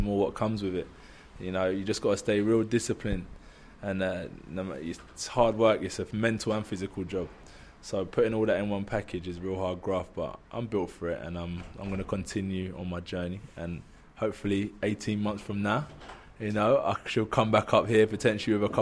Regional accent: Birmingham, West Midlands, United Kingdom; It's nice to come out of my hometown and get some love, you know.

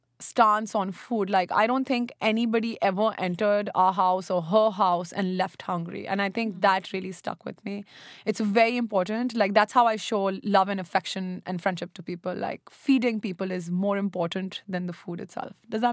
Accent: Pakistan; I'm currently working at 11 Madison Park. I'm from Pakistan

